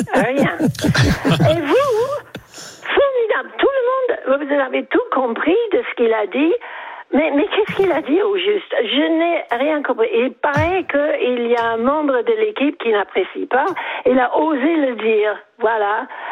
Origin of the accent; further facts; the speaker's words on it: London, United Kingdom; French is a second language; now in Nice, France; moi je suis de Londres d'origine, maintenant je suis de Nice.